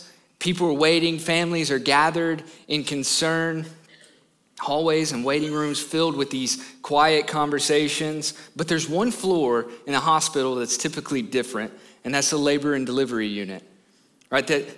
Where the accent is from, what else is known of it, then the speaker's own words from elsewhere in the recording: Kentucky, United States; I'm from Kentucky.